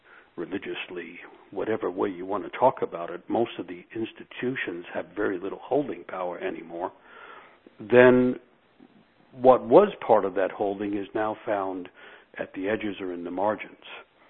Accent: New York City, New York, United States; born there; I was born in New York City, and my idea of nature was Central Park, which is a great place.

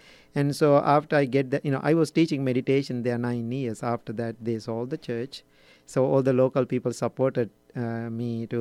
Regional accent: Sri Lanka; English is a second language; Yes, I born and raised in Sri Lanka. It's a little island, bottom of India.

